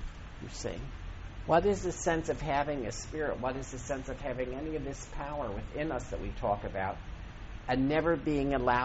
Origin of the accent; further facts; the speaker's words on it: Duncannon, Pennsylvania, United States; I grew up in Pennsylvania. I spent 18 years of my life in a small town called Duncannon, Pennsylvania, outside of Harrisburg, in a county called Perry County.